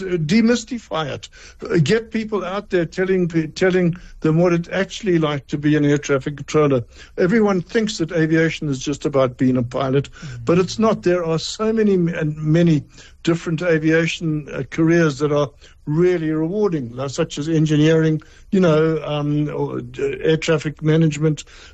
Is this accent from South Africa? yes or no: yes; South Africa; One of the key problems, but both an advantage and a problem that we have as South Africans, is that we're an English-speaking country.